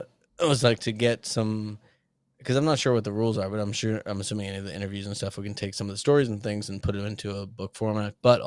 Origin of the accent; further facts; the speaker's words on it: Boston, Massachusetts, United States; And then also, I'm from Boston, and we sound, the closer we are to you, the more we drop our tone